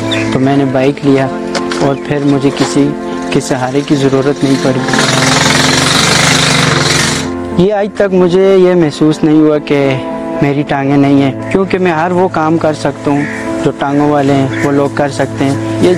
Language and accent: Urdu; Mansehra, Khyber Pakhtunkhwa, Pakistan; اور میں منسیرہ سے تعلق رکھتا ہوں.